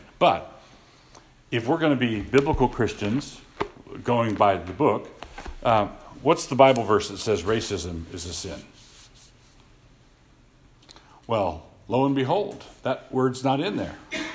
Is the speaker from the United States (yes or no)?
yes; Annapolis, Maryland, United States; I grew up in Annapolis, Maryland, which is south of the Mason-Dixon line. It was a southern city. It was a segregated city.